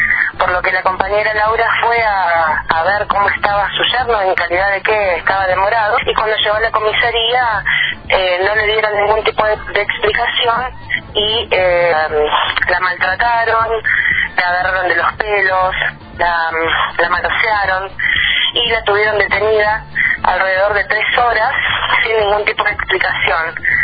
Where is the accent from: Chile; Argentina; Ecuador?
Argentina; Villa Regina, Río Negro; En Villa Regina, de donde yo soy, logramos juntarnos un grupo numeroso de mujeres